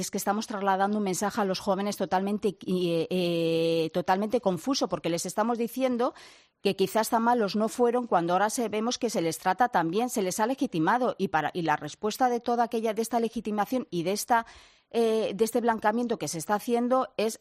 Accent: Ermua, Basque Country, Spain; nosotros éramos de los pocos que nos poníamos en la plaza de mi pueblo, ahí en Ermua

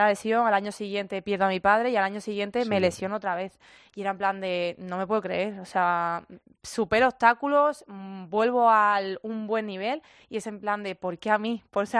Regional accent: Huelva, Andalusia, Spain; pero al final pues me he ido a mi tierra, a Huelva, con mi familia

